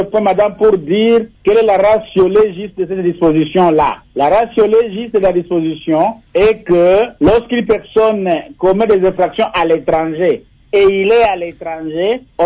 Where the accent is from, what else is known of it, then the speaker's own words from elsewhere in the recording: DR Congo; ici chez nous en RDC